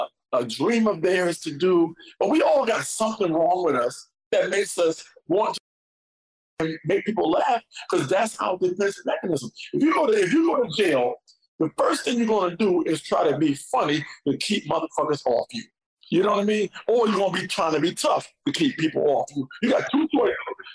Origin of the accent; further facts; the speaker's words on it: New York, United States; So I got lucky, man, in that process, you know, growing up in New York, of course.